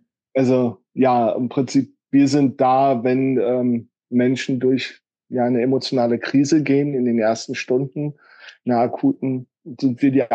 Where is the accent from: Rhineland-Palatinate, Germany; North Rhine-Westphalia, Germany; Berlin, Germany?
Berlin, Germany; In Berlin ist der Kältebus so eine Institution, die man kennt als Berliner.